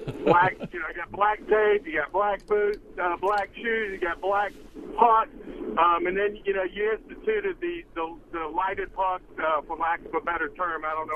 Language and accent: English; South Carolina, United States; When I was in college, born and raised in South Carolina, so I'm not a transplanted northerner.